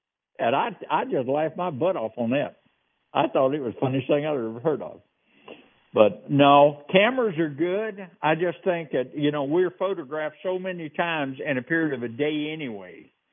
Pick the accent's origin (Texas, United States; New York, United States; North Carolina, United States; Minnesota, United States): North Carolina, United States; I told them my biggest concern was I'm from North Carolina. That's NASCAR country.